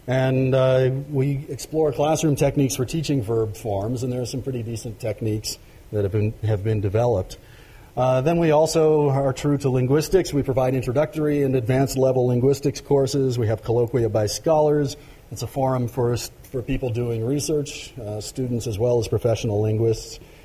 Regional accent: Ohio, United States; In Western scholarly traditions, growing up in Ohio, we were told that when you get to the end of the talk, you find some subtle way to indicate it rather than saying that's the end.

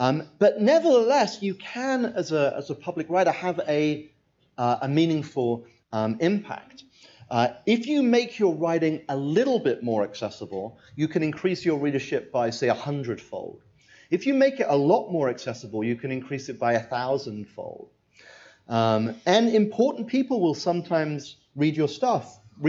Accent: United Kingdom; now in United States; As you can tell, I'm British.

